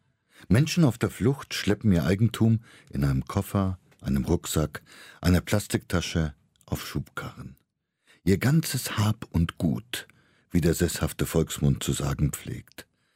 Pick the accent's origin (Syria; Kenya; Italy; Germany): Kenya; also born or lived in India; Da kenne ich mich ja aus, ich bin ja in Kenia aufgewachsen und habe lange in Indien gelebt.